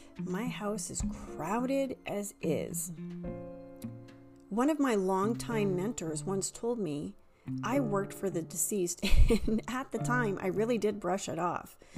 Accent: Ontario, Canada; Growing up in Southern Ontario, during the summer months, you can find long-standing tradition

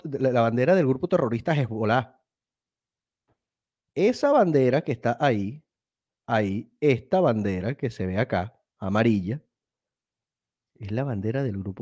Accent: Venezuela; Como venezolano que soy, ¿no?

